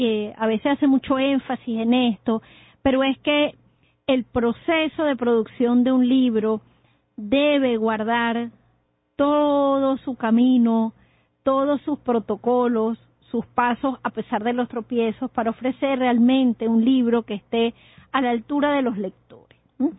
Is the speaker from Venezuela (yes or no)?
yes; Caracas, Capital District, Venezuela; somos caraqueños y eso es una impronta de la que no te puedes librar.